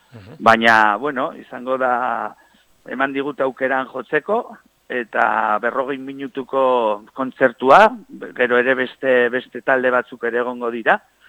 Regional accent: Navarre, Spain; Nafarrotik ere ari diate, ni berez Nafarra naiz

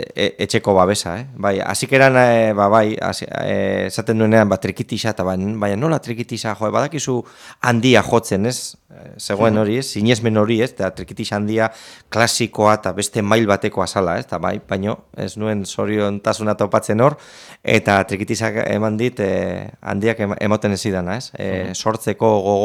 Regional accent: Portugalete, Basque Country, Spain; now in Sopela, Spain; Bai, izatez Portugaletekoa naiz, naiz eta orain ba, sopelan bizi naiz

